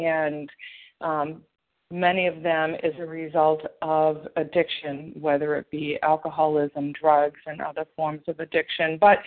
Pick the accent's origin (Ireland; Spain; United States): United States; Massachusetts; I'm from Massachusetts